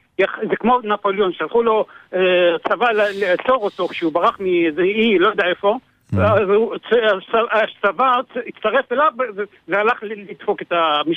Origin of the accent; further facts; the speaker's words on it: Central District, Israel; מאזור המרכז.